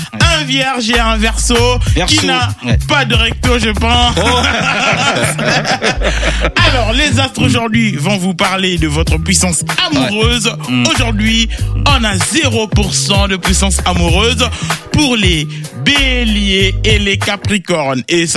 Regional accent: Réunion, France; also born or lived in Martinique; je rappelle à tout le monde que je suis de La Réunion, mais je suis aussi de Martinique.

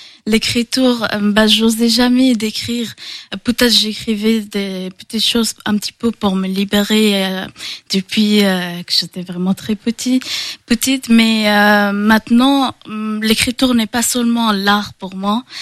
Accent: Afghanistan; moved away as an adult; now in Angers, France; je viens d'Afghanistan en 2022 et je fais les études de médecine aujourd'hui à Angers.

